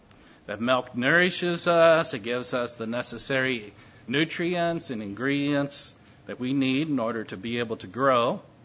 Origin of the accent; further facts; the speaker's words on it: Indiana, United States; I come from Indiana, and we're pretty much opposed to Kentucky basketball.